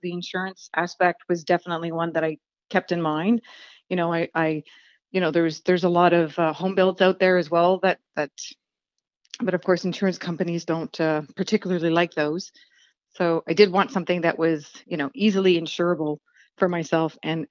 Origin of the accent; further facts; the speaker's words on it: Canada; as a Canadian pilot, I can go and look.